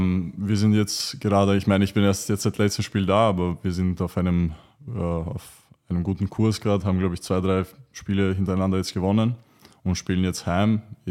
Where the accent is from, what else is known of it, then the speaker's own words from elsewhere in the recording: Vienna, Austria; also ich bin ja aus West-Wien, also in West-Wien habe ich gespielt